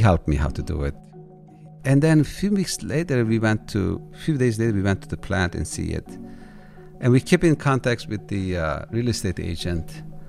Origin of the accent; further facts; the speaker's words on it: Turkey; I'm from Turkey